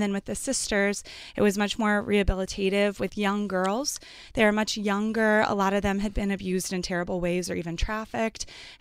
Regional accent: Denton, Texas, United States; Well, I was born and raised in North Texas, of all places. And so I hadn't really seen much of the world. Denton, Texas.

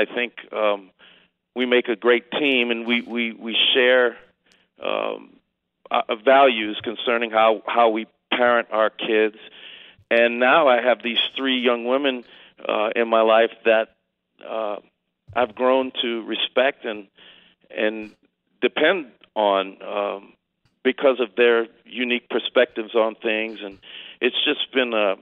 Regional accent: New Orleans, Louisiana, United States; born there; Well, I was really lucky because I was born in New Orleans, which most people know is a city that is filled with music and entertainment.

